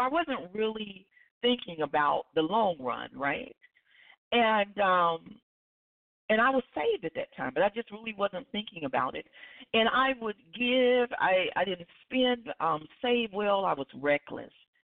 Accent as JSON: {"language": "English", "region": "Alabama", "country": "United States", "said": "I'm from Alabama, and he's been living in Alabama for quite a few years now."}